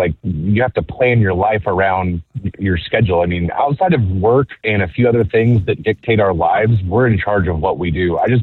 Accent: Merriam, Kansas, United States; she's from Tongi, I'm from Merriam.

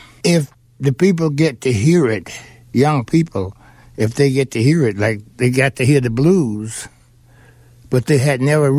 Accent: Southern United States, United States; Because, well, I came from the South

